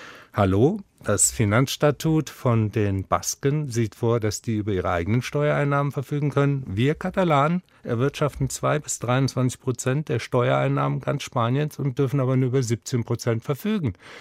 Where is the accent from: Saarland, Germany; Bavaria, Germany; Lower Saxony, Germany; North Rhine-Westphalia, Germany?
Saarland, Germany; In meiner Heimatregion beispielsweise, das Saarland kooperiert stark mit Lothringen, Luxemburg und mit dem Elsass, weil man auch gemeinsame sprachliche Grundlagen hat.